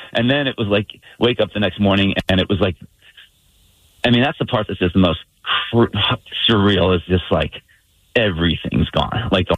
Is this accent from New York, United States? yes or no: no; Santa Barbara, California, United States; born or raised there